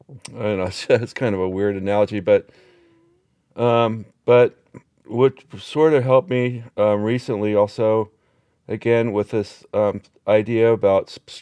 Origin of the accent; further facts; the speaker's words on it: California, United States; And I grew up in Marin County, and I live in Santa Cruz County now.